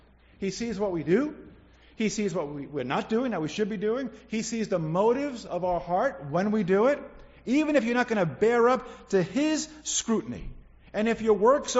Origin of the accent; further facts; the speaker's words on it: Queens, New York, United States; Born and raised in Queens, not a lot of farms in Queens.